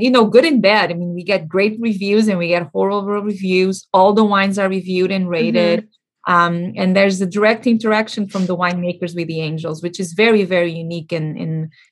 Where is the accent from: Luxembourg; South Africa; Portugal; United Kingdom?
Portugal; now in United States; So I'm originally from Portugal. I was born and raised in Portugal and I moved to California.